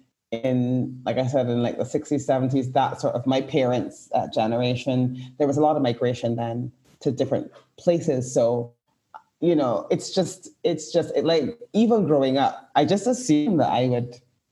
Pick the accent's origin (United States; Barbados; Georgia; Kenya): Barbados; moved away as an adult; also born or lived in Curacao / Canada; And then I moved to Barbados. I was here until I was 18 or 19. I then moved to England to study.